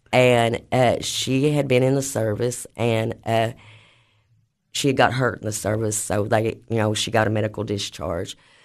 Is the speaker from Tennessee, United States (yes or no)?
yes; Livingston, Tennessee, United States; I'm from Livingston, Tennessee.